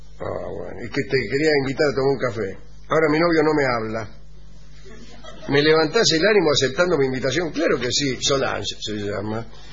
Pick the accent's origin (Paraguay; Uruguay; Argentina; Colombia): Argentina; Tucumán; de Tucumán.